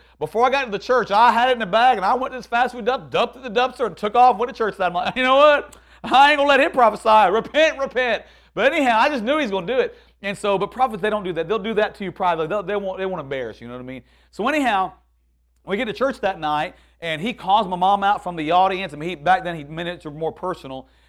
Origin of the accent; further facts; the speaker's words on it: Texas, United States; You know, we're from Texas.